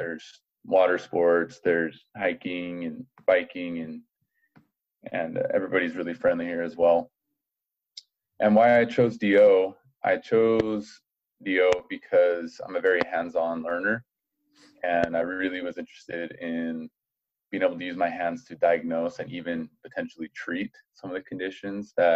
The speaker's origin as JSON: {"language": "English", "town": "Provo", "region": "Utah", "country": "United States", "said": "I'm from Provo, Utah."}